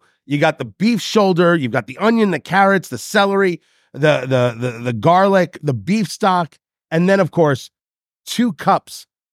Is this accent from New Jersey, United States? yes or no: yes; New Jersey, United States; also born or lived in Brooklyn; I was born in Brooklyn and I grew up in Jersey.